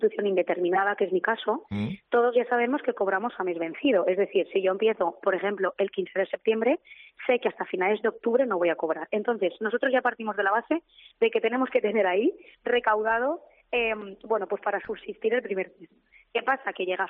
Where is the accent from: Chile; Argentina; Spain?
Spain; Castellón, Valencian Community; La mayoría somos de Castellón.